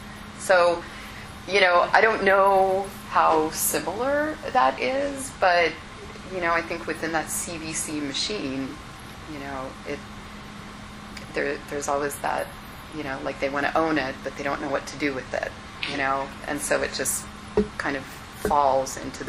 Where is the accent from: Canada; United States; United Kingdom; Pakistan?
United States; Houston, Texas; I grew up in Houston, Texas, in, like, the really scary suburbs